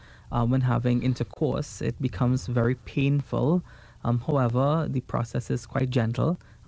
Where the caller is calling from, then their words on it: Toronto, Ontario, Canada; I am listening in from Toronto. I am 74 years old